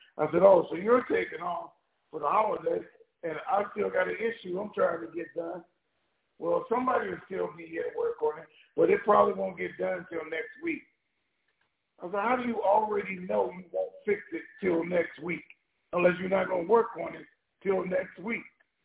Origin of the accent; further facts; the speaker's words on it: North Carolina, United States; I do. I'm from North Carolina.